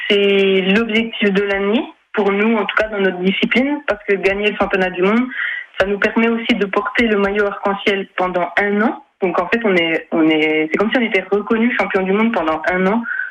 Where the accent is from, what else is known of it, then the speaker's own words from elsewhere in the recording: Morteau, Bourgogne-Franche-Comté, France; Donc, je suis originaire de Morteau et je m'entraîne beaucoup dans le Val de Morteau.